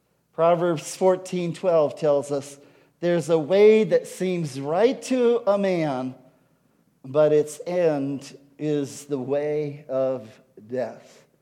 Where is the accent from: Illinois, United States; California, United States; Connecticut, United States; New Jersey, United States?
Illinois, United States; Chicago; also born or lived in Miami; I was raised in Chicago and in Miami and these cities, and it was at a time where there were a lot of gangs and kids would fight